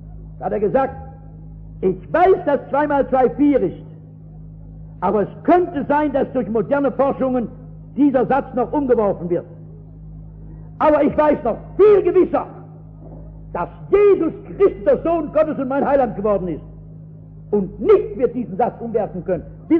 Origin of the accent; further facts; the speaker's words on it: Baden-Württemberg, Germany; Als Schwabe sagt man bei einem mit dem saudummen Geschwätz.